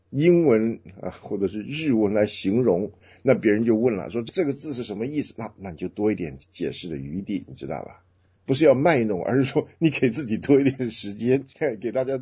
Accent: China; 我们中国人喜欢讲差不多差不多。

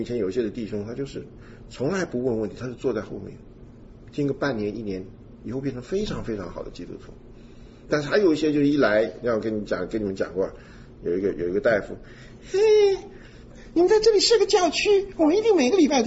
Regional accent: China; 我们中国人讲这种信仰的事情呢，天上地下的事情，就是没有时间观念的。

